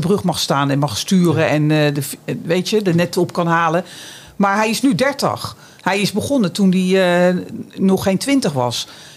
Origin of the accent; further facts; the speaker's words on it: Scheveningen, South Holland, Netherlands; En als ik dan vertelde dat ik uit Scheveningen kwam... nou, dat hoorden ze natuurlijk ook wel aan mijn stem.